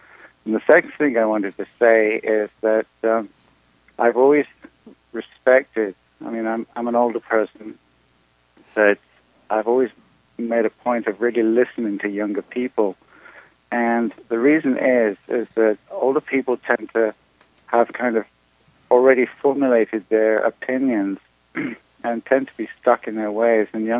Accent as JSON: {"language": "English", "region": "England", "country": "United Kingdom", "lives_now": "United States", "said": "first of all, I'm from England"}